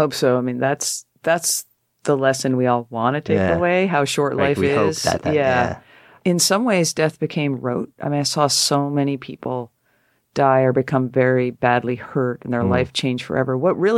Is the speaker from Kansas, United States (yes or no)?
no; Connecticut, United States; I mean, I'm a girl from Connecticut